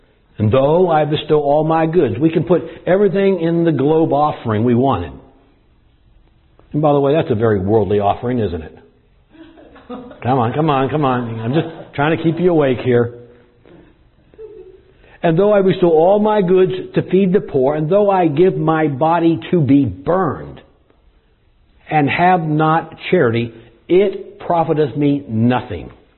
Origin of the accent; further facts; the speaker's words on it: Wichita, Kansas, United States; moved away as an adult; now in Texas, United States; When we came down from Texas, from Wichita, Kansas, we came down here to consider to go to Bible college at Arlington Baptist College.